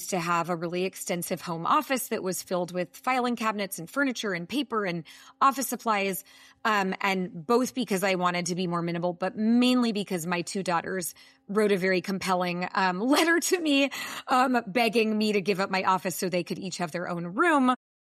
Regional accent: San Francisco, California, United States; I'm from the San Francisco Bay Area. I am the mother of 2.

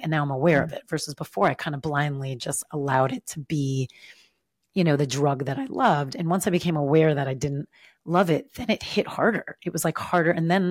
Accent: New Jersey, United States; I'm from New Jersey. I swear all the time.

